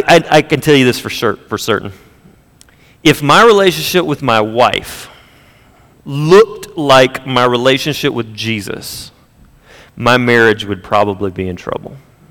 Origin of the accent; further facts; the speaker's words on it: United States; Now, I know, I'm an American.